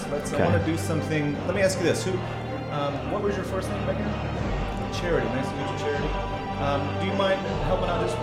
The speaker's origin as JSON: {"language": "English", "town": "New Orleans", "region": "Louisiana", "country": "United States", "said": "So I'm from Louisiana, from New Orleans, for those of you who don't know. In New Orleans, we do things a little different."}